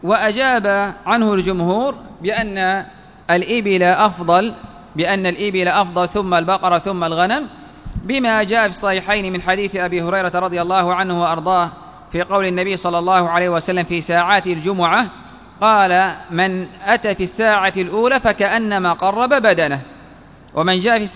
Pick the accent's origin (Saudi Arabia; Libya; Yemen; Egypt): Yemen; يعني إنسان مثلا عندنا في اليمن مثلا أضحية قيمتها مثلا نحو 25,000